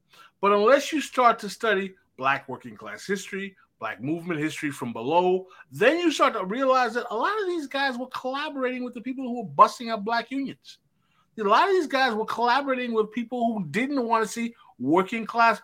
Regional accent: New York, United States; I grew up in New York.

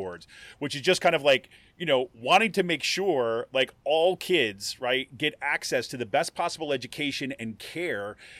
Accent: Utica, New York, United States; I grew up in Utica, New York, so I always have to ask if there's a, central New Yorker in the house or whatever.

